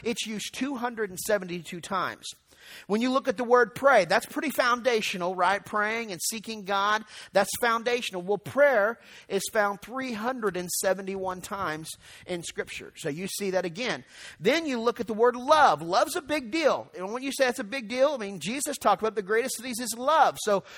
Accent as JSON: {"language": "English", "region": "the South", "country": "United States", "tie": "born or raised there", "said": "but it's something I grew up in the South hearing all the time."}